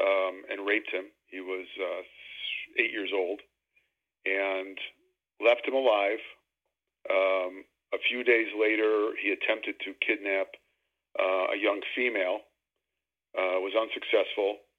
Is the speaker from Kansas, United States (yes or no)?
no; New York, United States; since I came from New York. I was used to a big city and a lot of different things